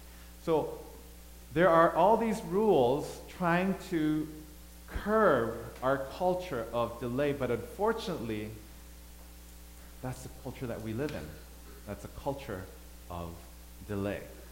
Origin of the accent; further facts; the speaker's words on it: Thailand; also born or lived in Korea; I grew up in Thailand. I was born in Korea. I grew up in Thailand. I have a lot of relatives in the States.